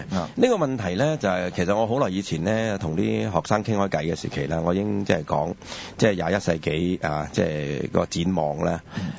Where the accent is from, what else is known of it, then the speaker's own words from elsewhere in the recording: China; 雖然我自己身為中國人